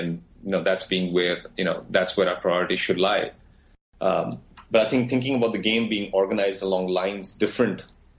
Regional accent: India; now in United States; I now have an American passport. I travel back to India when I can, but I pay taxes in the U.S. I'm an American citizen.

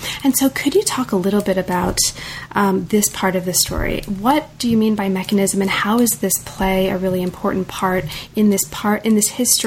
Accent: United States; I'm very American.

